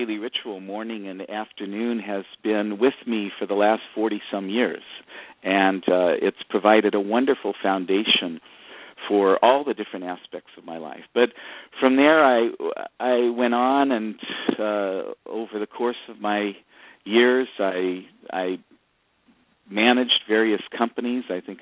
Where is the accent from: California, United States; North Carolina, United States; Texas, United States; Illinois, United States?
California, United States; Los Angeles; also born or lived in Redding; So I was born in Northern California, in Redding, California. I like to say at the foot of Mount Shasta, the famous mountain in Northern California, but it was actually about 30 miles south of there. And I grew up in Los Angeles, went to Hollywood High School.